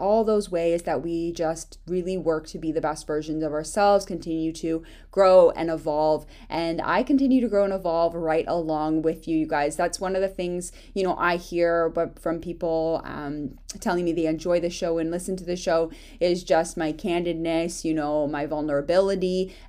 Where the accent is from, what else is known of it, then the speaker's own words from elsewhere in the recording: Vermont, United States; I'm from Vermont in the States. I knew I didn't want to go back there, but I didn't know where I wanted to be.